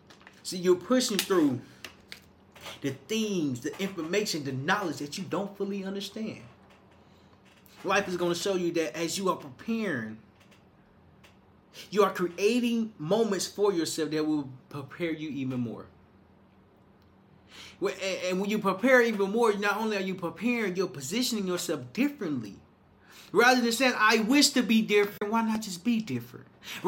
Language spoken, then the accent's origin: English; Little Rock, Arkansas, United States; And so I left my hometown, which was Little Rock, Arkansas. When I left Little Rock, Arkansas, I learned more about myself.